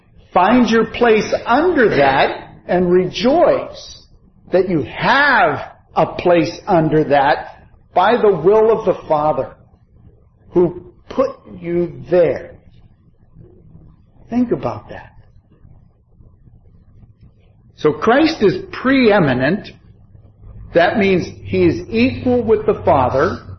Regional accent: Pittsburgh, Pennsylvania, United States; Did I tell you I was from Pittsburgh?

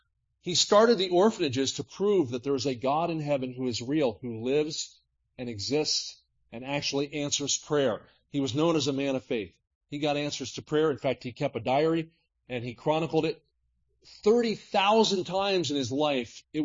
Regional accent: New Jersey, United States; We were growing up in South Jersey. Philadelphia was 20 minutes away, and so we had a lot of Italian influence in our area.

